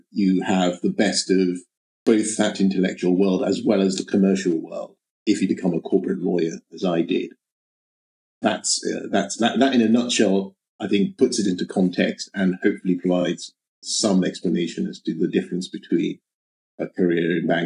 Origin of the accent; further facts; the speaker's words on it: Ibadan, Oyo, Nigeria; I ended up working in a branch of a bank in my hometown of Ibadan in Nigeria.